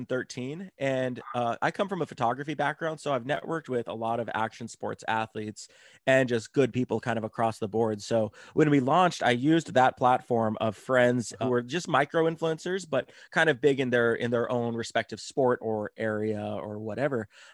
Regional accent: Washington, United States; rafting down the mighty Toodle River, this beautiful little river at the foothills of my hometown and Mount St. Helens.

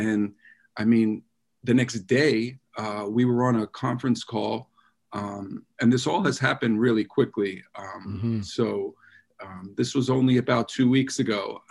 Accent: Brooklyn, New York, United States; we grew up in Brooklyn together. We actually grew up across the street from each other

